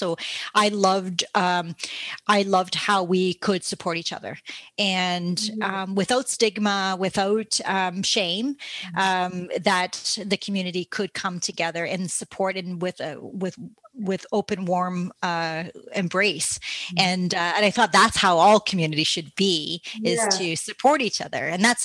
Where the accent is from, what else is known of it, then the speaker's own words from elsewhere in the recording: Ontario, Canada; I was brought back to being a kid in my hometown. I grew up in Northern Ontario. And so I grew up in a community that wasn't affluent. Everybody's like working class, and it was a big community of French Canadian, Indigenous, and people like myself.